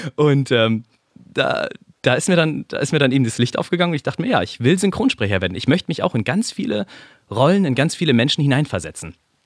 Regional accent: Munich, Bavaria, Germany; ich komme eigentlich aus Minga, gell? Also ich bin ein Bayer, quasi ein Ausländer. also ich komme aus dem schönen München, aus dem Süden von Deutschland

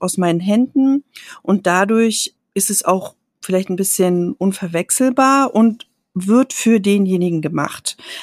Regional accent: Dresden, Saxony, Germany; aus Dresden

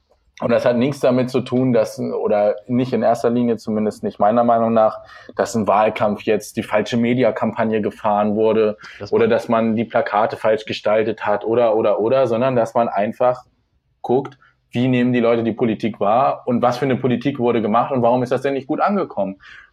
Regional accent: Lower Saxony, Germany; Also ich komme aus einem kleinen Dorf in der Nähe von Hildesheim, also so 15 Kilometer südlich. Ich bin jetzt für die Ausbildung hergezogen

